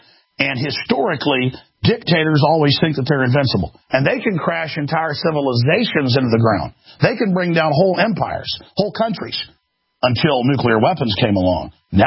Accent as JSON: {"language": "English", "town": "Dallas", "region": "Texas", "country": "United States", "tie": "born or raised there", "said": "Growing up in Dallas, we see these."}